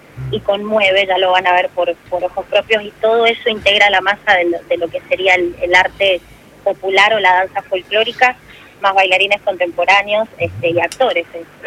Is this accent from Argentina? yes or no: yes; Mendoza, Argentina; Sí, como mendocina, como argentina.